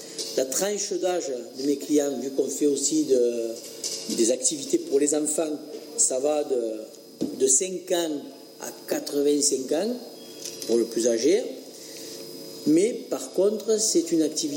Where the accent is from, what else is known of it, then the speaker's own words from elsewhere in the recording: Clermont-l'Hérault, Occitanie, France; puisque j'étais de Clermont-Hérault.